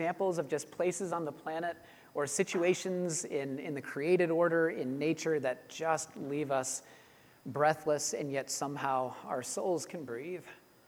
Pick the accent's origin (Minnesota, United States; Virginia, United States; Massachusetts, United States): Massachusetts, United States; I grew up in Massachusetts, and my junior high class was taking a field trip to New York City